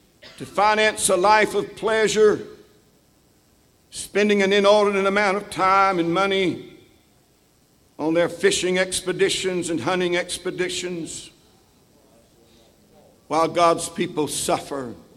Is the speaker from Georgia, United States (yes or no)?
yes; Georgia, United States; I was raised in Georgia, in Madison County, Georgia, in the farming area, rural area.